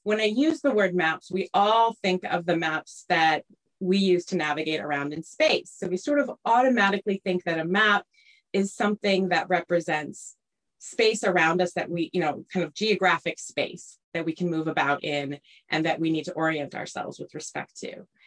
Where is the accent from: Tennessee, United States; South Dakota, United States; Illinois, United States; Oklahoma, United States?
Illinois, United States; Chicago; Well, I grew up in the Midwest in Chicago area, and you know, there we think everything's better with cheese.